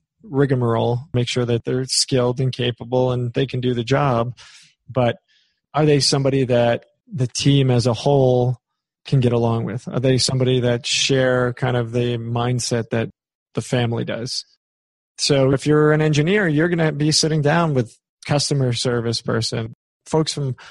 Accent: New York, United States; Look, I'm from New York.

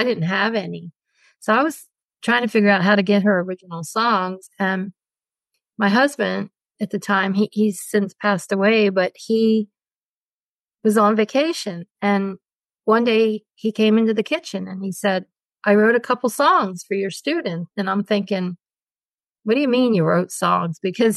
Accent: Pennsylvania, United States; moved away as an adult; So I got married when I was 21 and I grew up in Pennsylvania and the man I married to California

